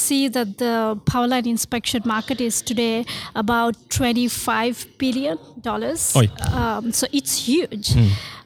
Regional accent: Sri Lanka; And I come from Sri Lanka and we didn't have this in Sri Lanka.

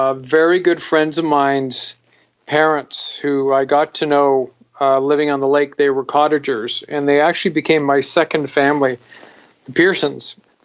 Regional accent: Potash Lake, Ontario, Canada; also born or lived in Burlington; moved from Burlington to a little place called Potash Lake, which is about 15 minutes from Bancroft. So I grew up on Potash Lake, across from the Anchorage, away from 20 feet of water all my life.

